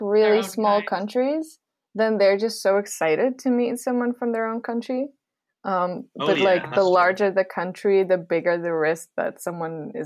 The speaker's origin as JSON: {"language": "English", "country": "Netherlands", "said": "I'm from the Netherlands."}